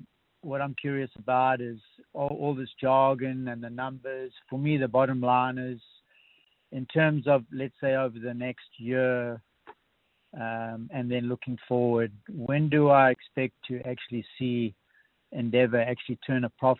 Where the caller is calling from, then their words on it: Hawaii, United States; Yeah, I'm calling from Hawaii.